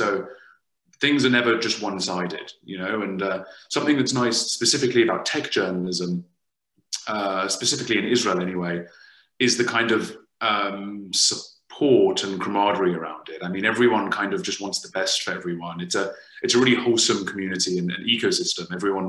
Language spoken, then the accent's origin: English; London, United Kingdom; I was born and raised in London